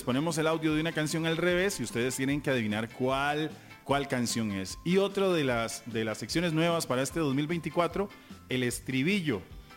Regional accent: Costa Rica; es una de las cosas en las cuales estamos de acuerdo como costarricenses

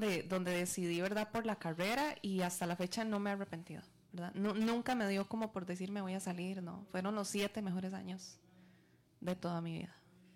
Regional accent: San Francisco de los Ríos, San José, Costa Rica; also born or lived in Acarit; Bueno, yo nací en San Francisco de... Bueno, no nací en San Francisco, nací en Acarit. Pero soy de San Francisco de los Ríos, correcto, ¿verdad? Sí. Vivo en el bosque, súper cerquita

